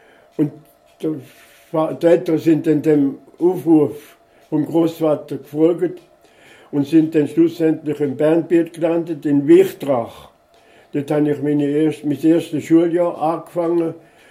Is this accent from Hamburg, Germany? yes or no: no; Lemnitz, Thuringia, Germany; bis zum 6. Lebensjahr bin ich draußen geboren worden in Deutschland. Und zwar in einem kleinen Dorf mit, ja, ich glaube, um die 100 Einwohner. Und ich habe sehr gute Erinnerungen daran, wenn ich dann in dem Lemnitz aufgewachsen bin.